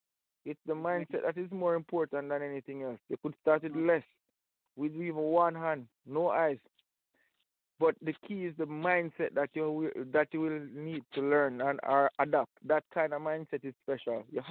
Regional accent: Jamaica; Good night, listeners. … from Jamaica.

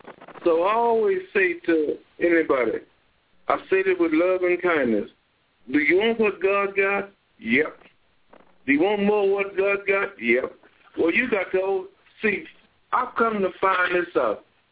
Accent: Bryan, Texas, United States; See, but I'm from Bryan, Texas, from the country part.

